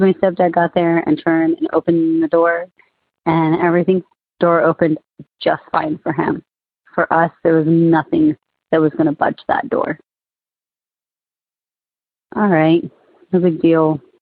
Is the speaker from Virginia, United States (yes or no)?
no; Arizona, United States; also born or lived in Fort Wayne, United States; I am from Arizona, but my ghost story does not take place in Arizona. My ghost story takes place in Fort Wayne, Indiana.